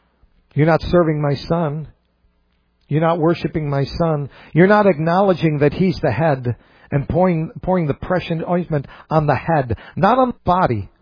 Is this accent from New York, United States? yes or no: yes; New York, United States; growing up in Western New York, that grew up Catholic.